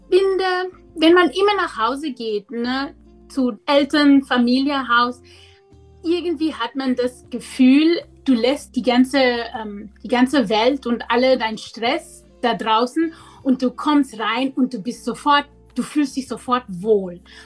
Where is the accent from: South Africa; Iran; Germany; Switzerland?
South Africa; North West; German is a second language; Oh, als Kind in Bob war das super, super schön eigentlich. Das war eigentlich ein sehr integriertes Gesellschaft, wo wir wohnten. Das war eigentlich nicht so ganz apart wie in Apartheid in der Rest Südafrika.